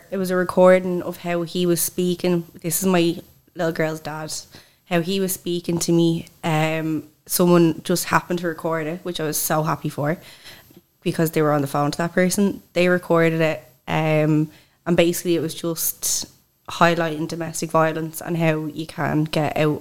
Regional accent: Swords, Leinster, Ireland; and I come from Dublin.

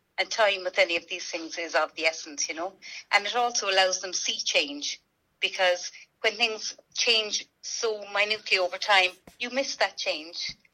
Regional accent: Ireland; we as Irish people with fair skin, we do tend to forget.

